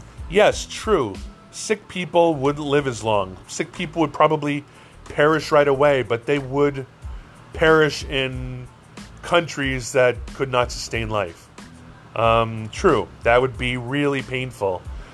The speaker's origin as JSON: {"language": "English", "region": "Hawaii", "country": "United States", "tie": "born or raised there", "said": "I saw it growing up in Hawaii."}